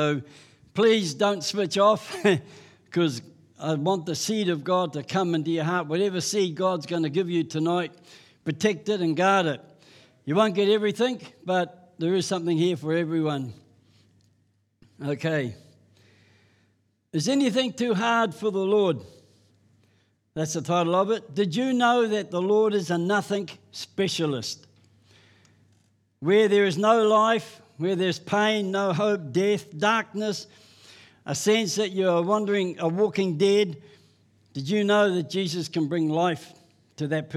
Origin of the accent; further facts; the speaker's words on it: Auckland, New Zealand; born there; I was born in 1947. I was born in Mount Eden Prison.